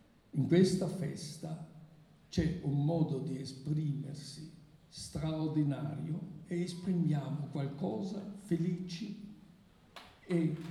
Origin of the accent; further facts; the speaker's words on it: Germany; Italian is a second language; Per me, come tedesco cosiddetto colto